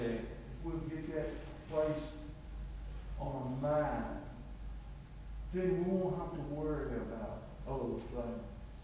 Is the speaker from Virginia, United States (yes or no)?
yes; Danville, Virginia, United States; And they asked me, says, where are you from? I said, Danville, Virginia.